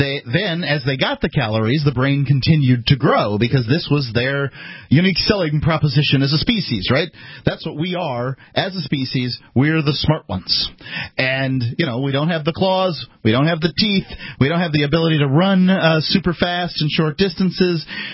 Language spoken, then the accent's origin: English; the South, United States; I'm from the South, and barbecue has sugar, is a sauce that has sugar in it and vinegar in it.